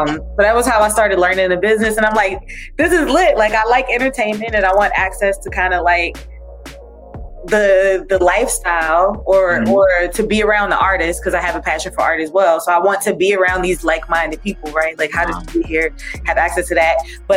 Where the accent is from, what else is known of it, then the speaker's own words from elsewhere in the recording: Washington, District of Columbia, United States; Yeah, so I grew up in Washington, D.C., Northwest to be exact. Uptown girls do the best.